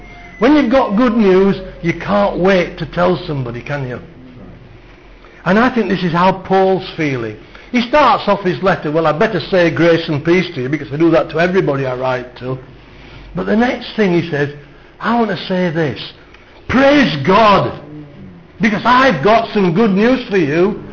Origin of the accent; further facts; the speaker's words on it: United Kingdom; You know, at some point we're going to have to stop being British.